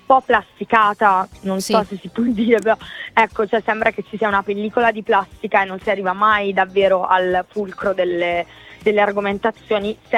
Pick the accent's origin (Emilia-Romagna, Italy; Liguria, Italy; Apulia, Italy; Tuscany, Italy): Apulia, Italy; Bari; moved away as an adult; also born or lived in Rome; now in Milan, Italy; sono di Bari, insomma mia madre è di Bari, mio papà è calabrese, i miei vivono a Bari, quindi all'effettivo io i primi 19 anni della mia vita li ho vissuti a Bari, però dopo sono stata a Roma per tanti anni e Roma per me è casa mia